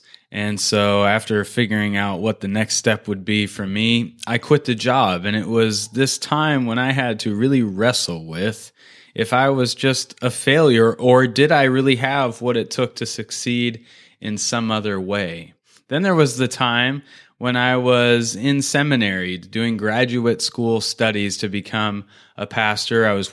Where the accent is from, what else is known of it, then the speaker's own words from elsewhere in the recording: Salem, Oregon, United States; I ended up moving to Salem, Oregon, which was my hometown, the city I grew up in.